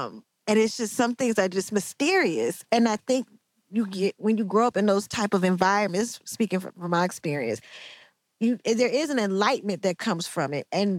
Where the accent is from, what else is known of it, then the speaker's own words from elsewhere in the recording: Oakland, California, United States; Because I grew up in the ghetto. I grew up in East Oakland. You know, we both came from the hood.